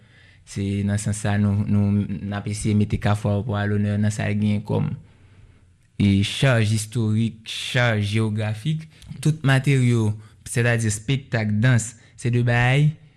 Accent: Haiti; en tant que peuple, en tant qu'haïtien

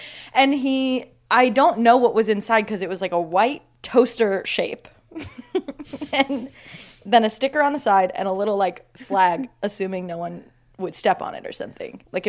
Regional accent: Cleveland, Ohio, United States; I'm from Cleveland, and they tried Bird in Cleveland, and too many people were throwing it into Lake Erie.

